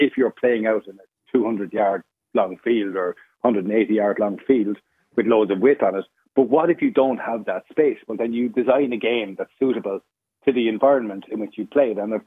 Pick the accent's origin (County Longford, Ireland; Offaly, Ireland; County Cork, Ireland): Offaly, Ireland; so I'm from Offaly, and it will only ever be a hurl. And I've only ever called it a hurl.